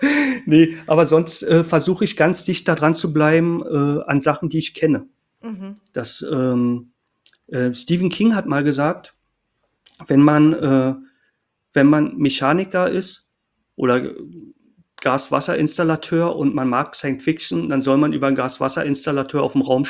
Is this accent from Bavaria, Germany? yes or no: no; Berlin, Germany; für mich als Berliner